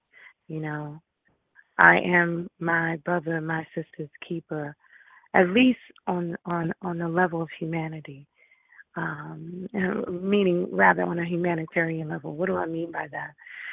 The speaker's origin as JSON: {"language": "English", "town": "New York City", "region": "New York", "country": "United States", "tie": "born or raised there", "said": "as a African-American woman growing up in New York City"}